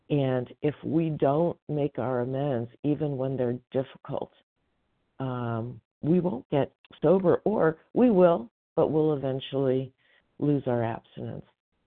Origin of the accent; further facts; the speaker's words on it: California, United States; from Northern California.